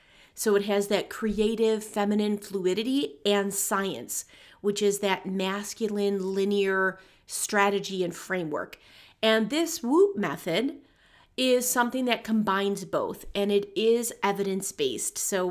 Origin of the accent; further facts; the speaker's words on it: Rochester, New York, United States; I had the honor of presenting at the Golisano Institute for Business and Entrepreneurship in my hometown, Rochester, New York.